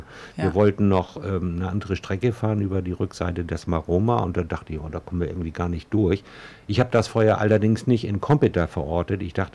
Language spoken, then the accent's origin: German; Northern Germany, Germany; Ich komme auch aus Norddeutschland